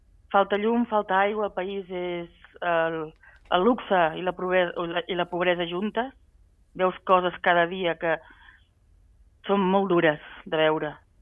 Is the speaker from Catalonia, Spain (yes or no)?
yes; Sabadell, Catalonia, Spain; now in Luanda, Angola; Porto ja 5 anys vivint a Angola, a la ciutat de Luanda.